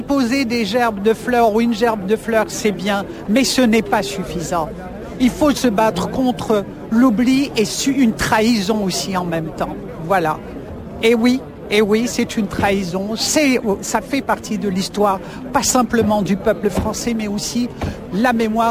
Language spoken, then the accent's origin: French; Algeria; Je suis algérienne, je suis une enfant de la guerre et je sais ce que c'est que la guerre.